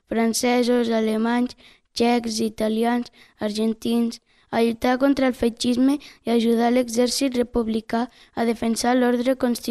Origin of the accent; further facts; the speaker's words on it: Romania; now in Spain; sóc de Romania.